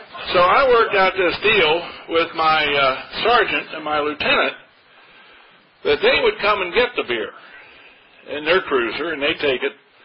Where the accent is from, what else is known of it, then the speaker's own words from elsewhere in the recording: Hagerstown, Maryland, United States; I graduated law school. Went back to my hometown, Hagerstown.